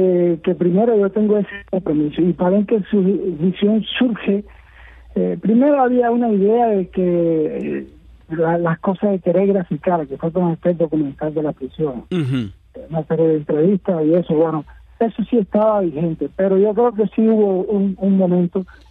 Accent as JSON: {"language": "Spanish", "country": "Cuba", "said": "lo voy a aclarar al pueblo cubano, a todos los que me conocen. Yo tengo un compromiso con Cuba, con mi pueblo, con mi gente. Yo no me voy de Cuba."}